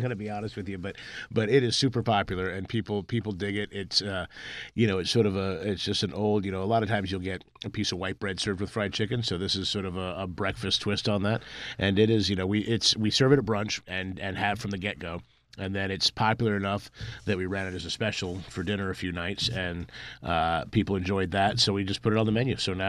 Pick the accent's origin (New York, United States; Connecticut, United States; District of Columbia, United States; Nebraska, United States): District of Columbia, United States; Washington; born there; So I am not from Louisiana. I was born in D.C. My whole family is from the South, from Winston-Salem, North Carolina, and from Lexington, North Carolina.